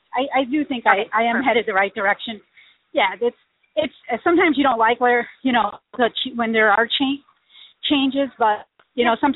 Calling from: Chicago, Illinois, United States; I'm calling from Chicago.

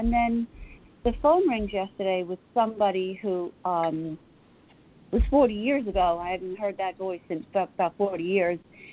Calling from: New York, United States; I'm calling from New York.

